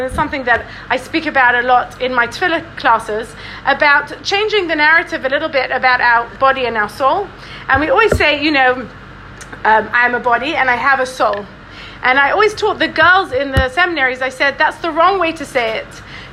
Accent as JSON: {"language": "English", "region": "London", "country": "United Kingdom", "tie": "born or raised there", "also_born_or_lived": "Israel", "said": "I grew up in London. I went to the Beis Yaakov here. And after I got married, I lived in Eretz Yisrael with my husband for 10 years"}